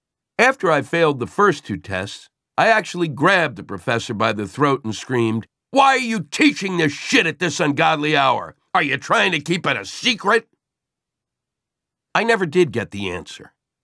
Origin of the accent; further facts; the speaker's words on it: New York City, New York, United States; And in my hometown of New York City, services like after-school programming.